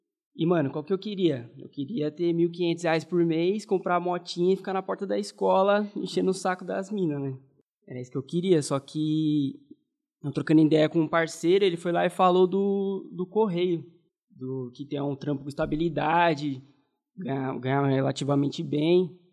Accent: São Paulo, Brazil; lá na minha cidade mesmo, sou do extremo sul da Zona Sul, em Bugaçu.

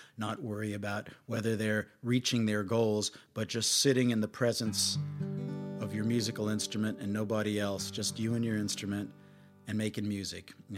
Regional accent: California, United States; I'm from the Bay Area, and we're very politically correct there

